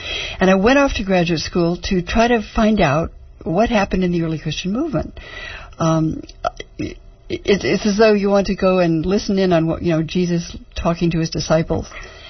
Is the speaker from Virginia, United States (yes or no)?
no; California, United States; I grew up in California in a not particularly religious Protestant family